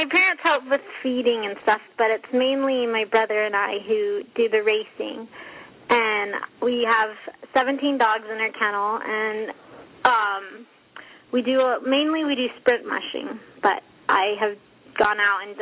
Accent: Eagle River, Alaska, United States; I'm, like you said, I'm from Eagle River, and I've been 17, and I've been mushing for 14 years.

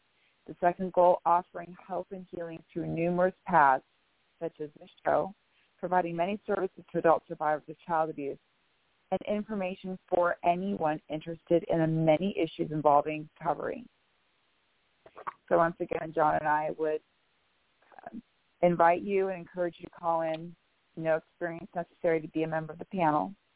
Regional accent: Bellevue, Washington, United States; I am from Bellevue, Washington.

